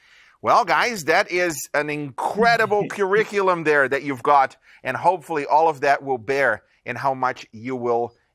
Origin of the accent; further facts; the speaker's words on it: Brazil; in some languages, like Latin languages, I come from Brazil, in Portuguese, the word for wedding and marriage is the same.